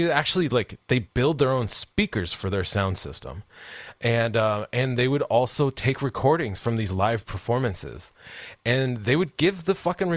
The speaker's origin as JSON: {"language": "English", "region": "Pacific Northwest", "country": "United States", "said": "because I come from the Pacific Northwest."}